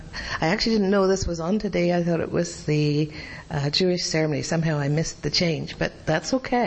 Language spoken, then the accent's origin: English; Australia; because I'm from Australia originally